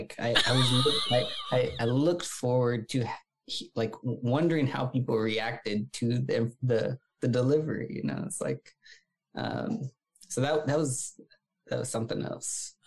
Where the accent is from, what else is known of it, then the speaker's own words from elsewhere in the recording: the South, United States; Growing up in the South, like, you know, I'm waving at my neighbors and people that I don't know.